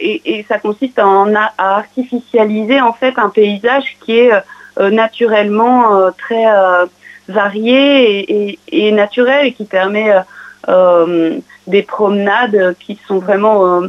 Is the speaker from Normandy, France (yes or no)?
yes; Pressagny-l'Orgueilleux, Normandy, France; Alors, moi, je suis une Pressacanienne pure souche. J'ai grandi à Pressacanie-l'Orgueilleux